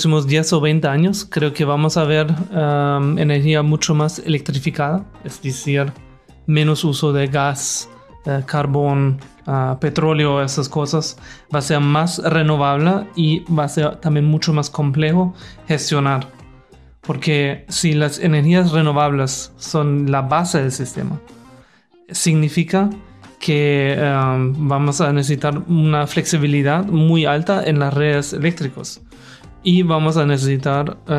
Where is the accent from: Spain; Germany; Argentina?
Germany; Spanish is a second language; pues yo vengo de Alemania